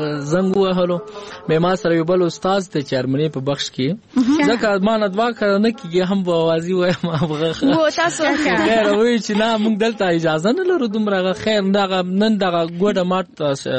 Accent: Paktia, Afghanistan; زه خو د پکتیا ولایت یم ولسوالۍ مزازیاریوب دی

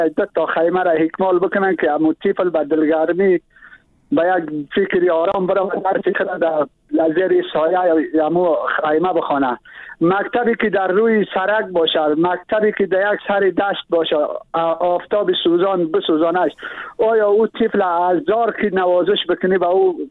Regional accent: Badakhshan, Afghanistan; من اصلی از ولایت بدخشان هستم

